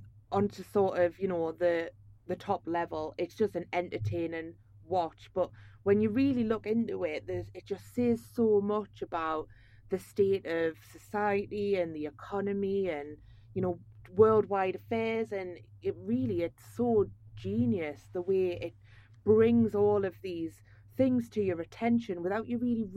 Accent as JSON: {"language": "English", "region": "North East England", "country": "United Kingdom", "said": "From like Tyneside."}